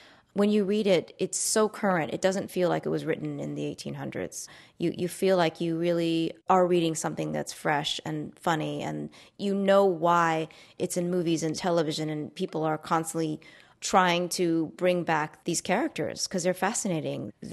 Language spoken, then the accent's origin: English; New York City, New York, United States; Well, we grew up in Queens.